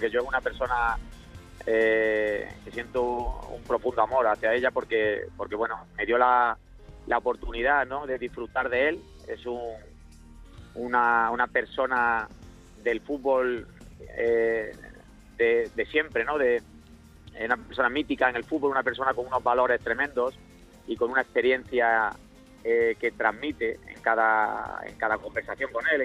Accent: Córdoba, Andalusia, Spain; nos hemos criado en Córdoba y ahí fue donde nos sentimos, y la verdad que toda mi familia es íntegramente de Córdoba.

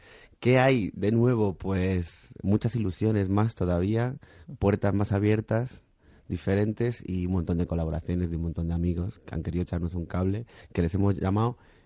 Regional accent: Castile and León, Spain; está dedicado a mi pueblo, uh-huh. Y a Salamanca, y a mis padres

